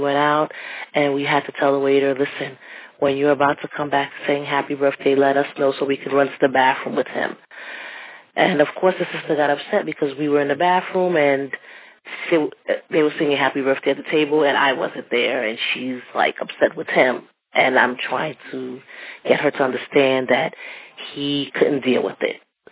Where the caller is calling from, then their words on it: Brooklyn, New York, United States; from Brooklyn, New York.